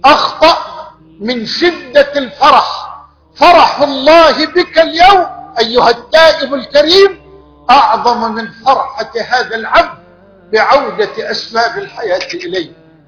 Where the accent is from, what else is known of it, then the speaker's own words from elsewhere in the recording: Egypt; ولا تنسوا بلدنا مصر اليوم من الدعاء